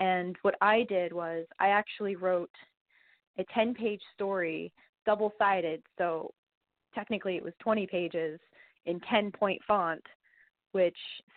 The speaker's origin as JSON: {"language": "English", "region": "Florida", "country": "United States", "tie": "born or raised there", "said": "I was named after a Stephen King novel. I grew up mostly in Florida"}